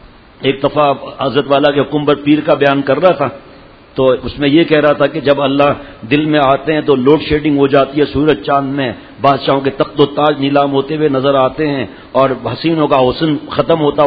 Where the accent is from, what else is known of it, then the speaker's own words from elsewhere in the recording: Diplo, Sindh, Pakistan; ڈپلو ایک گاؤں ہے، سمجھ رہے ہیں ڈپلو ہے ہمارا گاؤں، ڈپلو ایک گاؤں ہے